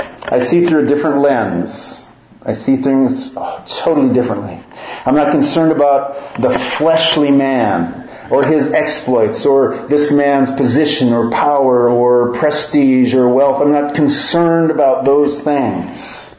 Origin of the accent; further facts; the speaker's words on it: Minnesota, United States; accent: Minnesota; I grew up in Minnesota, so I've kind of lost the Minnesota accent, but grew up in northern Minnesota